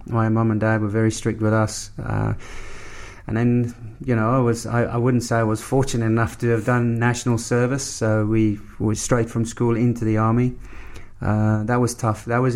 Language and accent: English; South Africa; if you're a young kid in South Africa, you want to play for the Springboks.